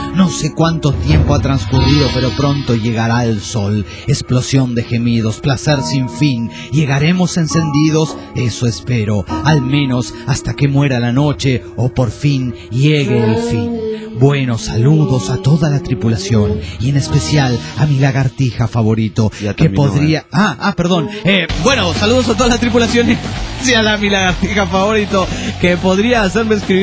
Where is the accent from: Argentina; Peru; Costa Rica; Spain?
Costa Rica; Hola cabrones … de Costa Rica.